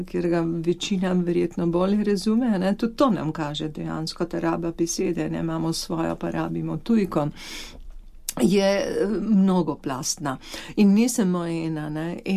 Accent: Slovenian Littoral, Slovenia; kako so Primorci, smo Primorci, ne?

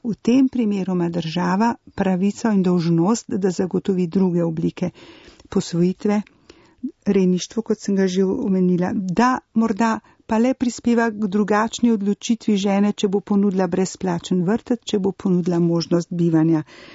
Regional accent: Grosuplje, Central Slovenia, Slovenia; Jaz bom povedala, da prihajam iz Grosuplja

